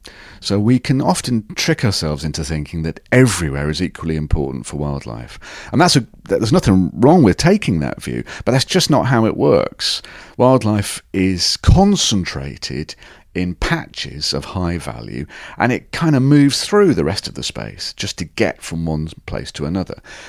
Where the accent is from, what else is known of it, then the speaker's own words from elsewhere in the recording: Birmingham, West Midlands, United Kingdom; I grew up in Birmingham, right in the middle of Birmingham, and not very far away is Wenlock Wren's Nest